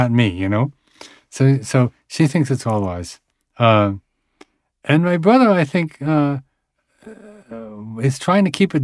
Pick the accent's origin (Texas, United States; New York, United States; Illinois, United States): New York, United States; Williamsburg; I grew up in Williamsburg, which was then a largely Jewish neighborhood